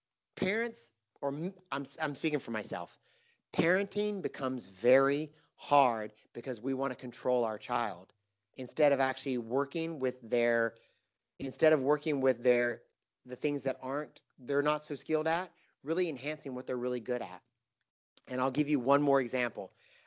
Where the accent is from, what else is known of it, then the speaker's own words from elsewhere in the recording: North Carolina, United States; I'm an Irish German from North Carolina with an accent, you know?